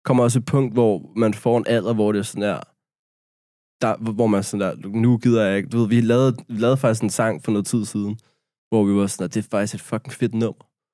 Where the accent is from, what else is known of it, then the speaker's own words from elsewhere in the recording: Capital Region of Denmark, Denmark; Jeg er nordsjællænder, mand.